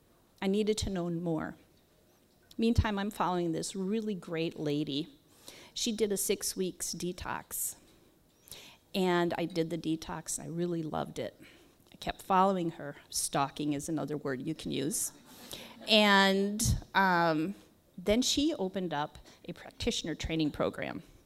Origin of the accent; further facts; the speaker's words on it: Minneapolis, Minnesota, United States; I grew up in Minneapolis. That's right. And even though I had a house with a little tiny plot, I was always in the dirt.